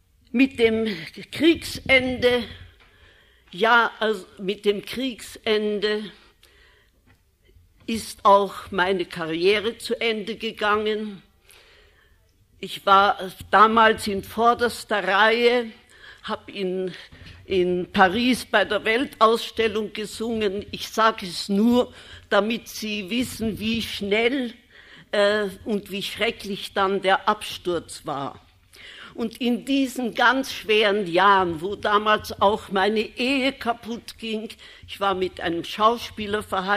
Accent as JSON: {"language": "German", "region": "Vienna", "country": "Austria", "said": "Ja, ich bin also jetzt 83 Jahre alt, habe ein langes Leben hinter mir. Ich stamme aus Wien, hatte fromme Eltern."}